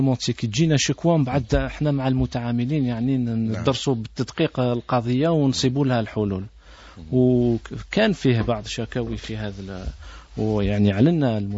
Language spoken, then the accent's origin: Arabic; Algeria; يعني هنا عندنا في الجزائر